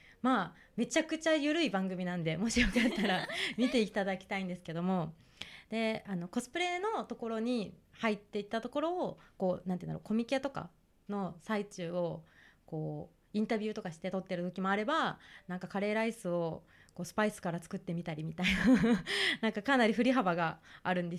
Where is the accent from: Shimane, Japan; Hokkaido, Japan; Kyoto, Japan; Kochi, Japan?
Hokkaido, Japan; Sapporo; 平成生まれで北海道札幌市出身です。